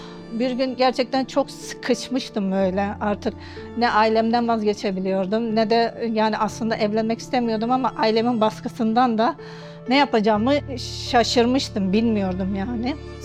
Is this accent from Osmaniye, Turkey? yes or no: yes; Osmaniye, Turkey; evliyim, bir oğlum var. Eşim Diyarbakırlı, ben Osmaniyeliyim.